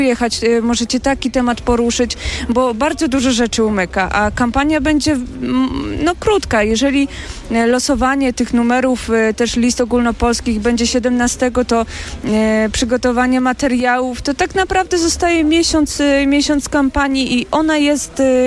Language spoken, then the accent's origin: Polish; Kobylanka, Lesser Poland, Poland; gościłam go u mnie w mojej rodzinnej miejscowości w Kobylance